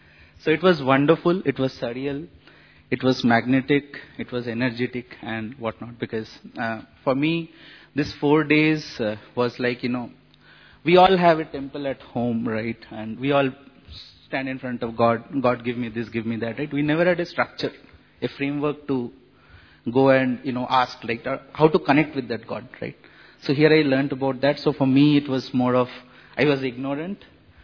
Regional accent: Mumbai, Maharashtra, India; I'm coming from Mumbai

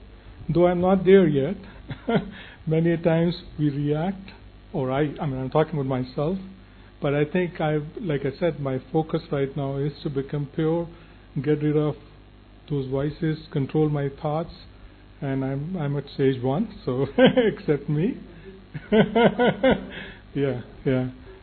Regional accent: Mississauga, Ontario, Canada; I'm from Mississauga, Canada.

